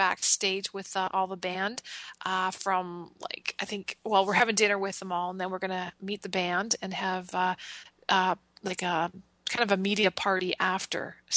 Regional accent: Winona, Ontario, Canada; I'm up here in Canada. And my hometown is Winona, which we're in the Niagara region of Southern Ontario.

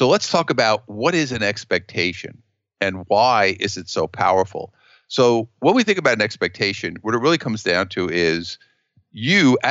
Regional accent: New York, United States; Being a New Yorker originally, a lot of our life revolved around mass transit, and we had to take trains

